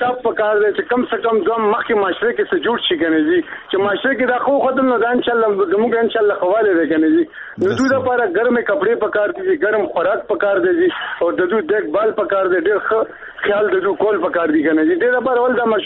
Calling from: Khyber Pakhtunkhwa, Pakistan; رورا د خیبر پختونخوا د تحصیل بفری

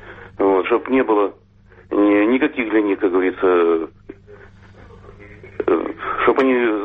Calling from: Kherson, Kherson Oblast, Ukraine; я з Херсону.

